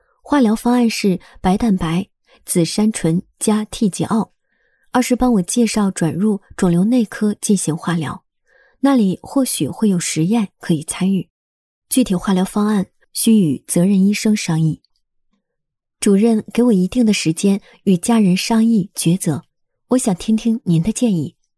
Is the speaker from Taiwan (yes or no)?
no; Fuzhou, Fujian, China; 我是来自福州的一名科研工作者，刚刚博士毕业，走出象牙塔。